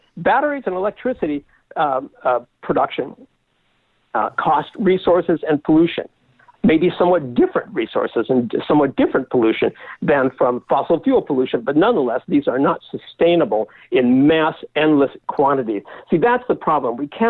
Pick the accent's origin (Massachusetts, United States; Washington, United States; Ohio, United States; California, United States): Washington, United States; Seattle; I grew up in Seattle, we had lakes and Puget Sound and whatnot.